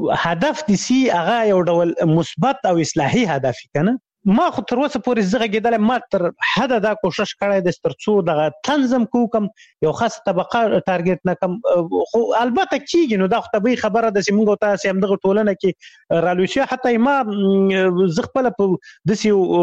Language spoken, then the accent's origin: Pashto; Khyber Pakhtunkhwa, Pakistan; ما ماشومتوب په شمشتو کې تیر کړی، شمشتو مهاجرینو کمپوس هغه دی، هغه پخواني جهادي رهبرانو ندیو رهبر کمپو، مشهور کمپو، زه په هغه کې لوی سوی وم